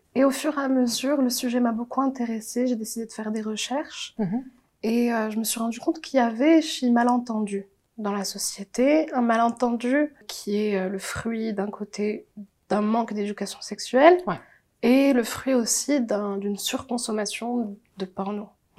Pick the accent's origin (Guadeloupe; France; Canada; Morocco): Morocco; moved away as an adult; J'ai grandi au Maroc.